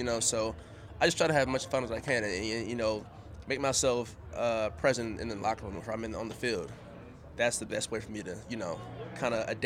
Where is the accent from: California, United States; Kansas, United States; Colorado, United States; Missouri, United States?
California, United States; Oakland; I'm from Oakland, California. It started there. I mean, I grew up playing every sport.